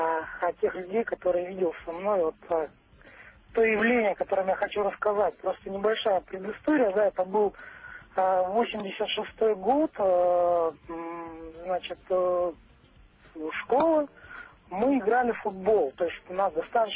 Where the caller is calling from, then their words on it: Krasnoyarsk, Krasnoyarsk Krai, Russia; Я звоню из Красноярска